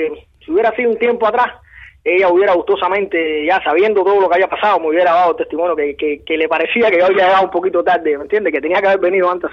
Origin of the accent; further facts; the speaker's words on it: Cuba; es un deber como cubano, cada cual abarcar